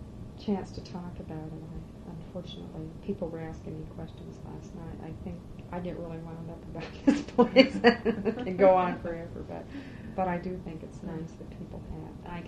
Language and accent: English; Holden, Washington, United States; also born or lived in Marysville; But when people ask me where I grew up, there's no question in my mind that I grew up in Holden.